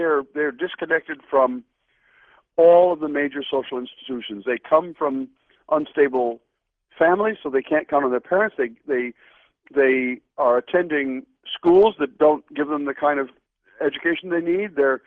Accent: United States; When I was growing up in America in the 1950s

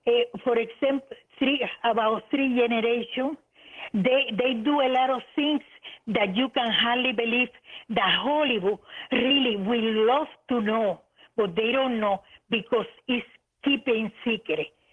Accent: Cuba; I grew up a medium in Cuba.

